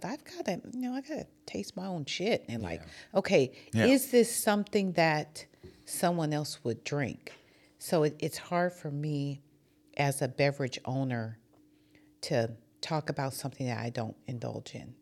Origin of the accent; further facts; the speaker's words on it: Wisconsin, United States; We're both from Wisconsin, so you know we know.